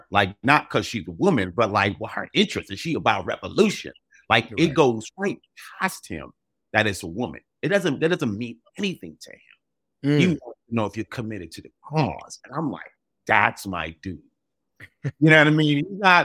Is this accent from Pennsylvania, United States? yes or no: no; New York City, New York, United States; I'm from the Bronx, bro.